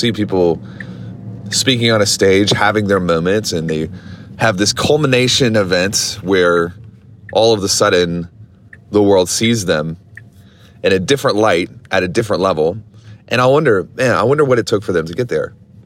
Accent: Louisiana, United States; I grew up in Louisiana. I don't like Alabama, but whatever.

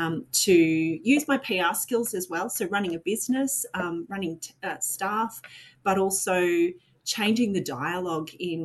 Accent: Bathurst, New South Wales, Australia; I grew up in Bathurst, went to the local uni

